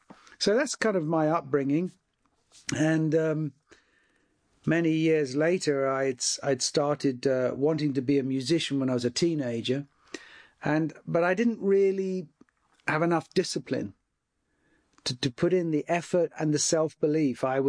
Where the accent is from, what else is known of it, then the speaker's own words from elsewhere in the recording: London, United Kingdom; I was brought up in Southeast London in the UK.